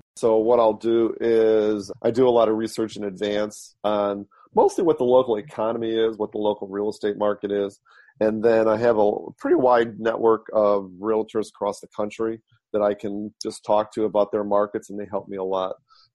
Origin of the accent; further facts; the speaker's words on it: Detroit, Michigan, United States; Yeah, actually, born and raised in Detroit.